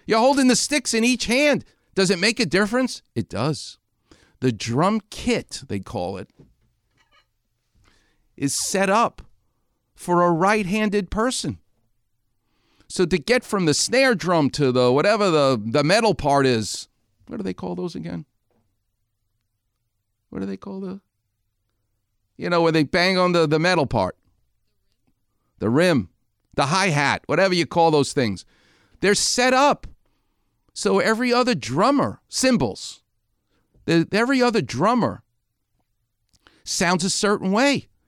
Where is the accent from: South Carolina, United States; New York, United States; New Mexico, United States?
New York, United States; I'm from New York, by the way.